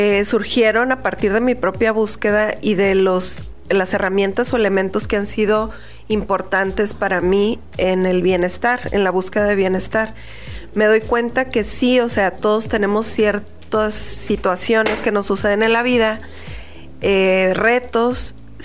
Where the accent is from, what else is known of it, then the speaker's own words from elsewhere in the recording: Tijuana, Baja California, Mexico; also born or lived in Sonora; soy tijuanense, nacida en Sonora, como muchos de quienes vivimos aquí.